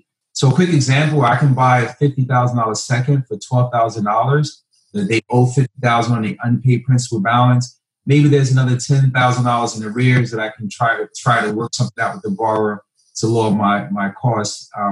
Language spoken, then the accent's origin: English; New Jersey, United States; because I'm from North New Jersey, which is a rough area, but it taught me adversity